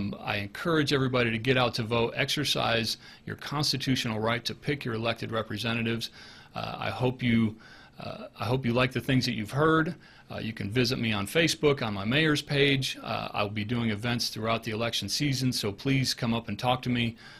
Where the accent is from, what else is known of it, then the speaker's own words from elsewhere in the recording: Aztec, New Mexico, United States; No offense to Farmington, I go there and shop just like everybody else does, but I love my hometown of Aztec and the kind of the walkability of it.